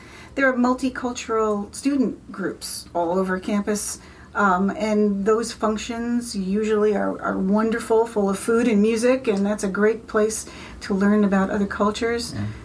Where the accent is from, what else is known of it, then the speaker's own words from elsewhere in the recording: New York, United States; accent: New York; Well, about my New York accent.